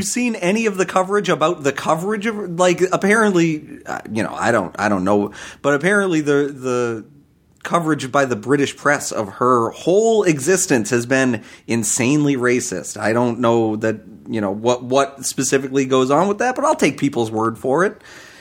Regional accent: Boston, Massachusetts, United States; Greg, I'm from Boston, Massachusetts. We have Dunkin' Donuts, baby.

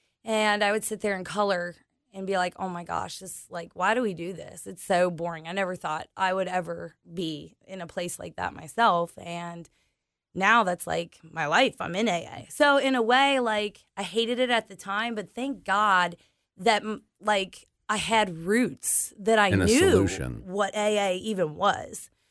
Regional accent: Cincinnati, Ohio, United States; Well, I grew up in Western Hills in Bridgetown.

